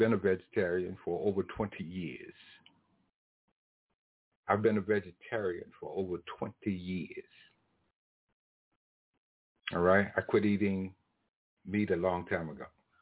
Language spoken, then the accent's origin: English; the South, United States; I was raised in the South, guys. And so it was very difficult for me to change my diet.